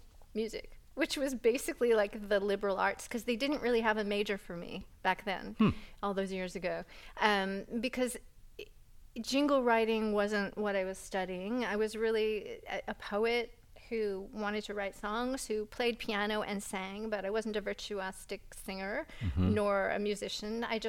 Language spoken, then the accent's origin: English; New England, United States; And so I think for me, maybe growing up in New England was part of that too, because we would get a lot of programming on television, a lot of English programs